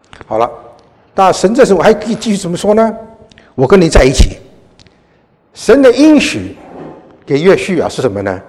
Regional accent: China; 我们中国人都希望是怎么样，有后代，是不是？

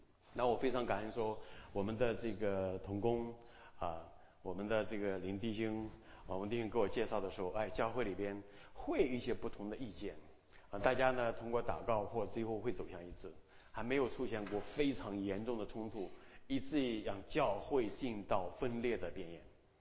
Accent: China; 我们大部分我知道是从大陆来的啊，我们的年龄大概跟我差不多啊，就是60年代前后那个初中这个年龄层次。

